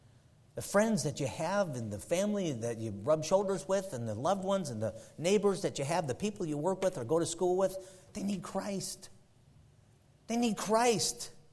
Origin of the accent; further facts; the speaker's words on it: Chicago, Illinois, United States; I'm born and raised in Chicago in the first 17 years of my life. I was there in the city of Chicago and first got saved.